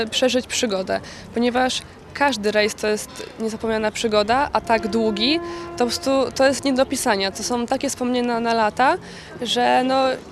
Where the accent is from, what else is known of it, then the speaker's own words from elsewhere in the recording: Warmian-Masurian Voivodeship, Poland; Jestem z Mazur